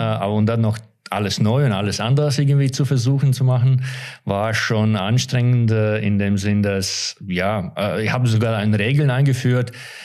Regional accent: Latvia; German is a second language; Also ursprünglich komme ich aus Lettland. In Lettland fast jeder spielt Eishockey.

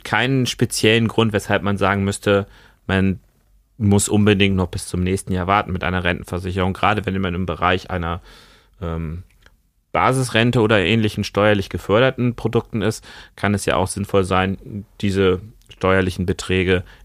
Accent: Sylt, Schleswig-Holstein, Germany; ich bin nicht auf Sylt geboren, sondern ich bin da erst mit ungefähr 5-6 Jahren hingezogen und bin dort dann bis zum Zivildienst geblieben.

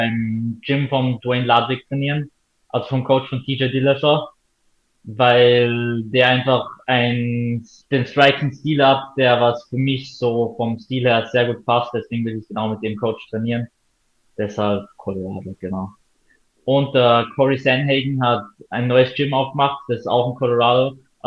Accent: Austria; Als Österreicher finde ich richtig cool.

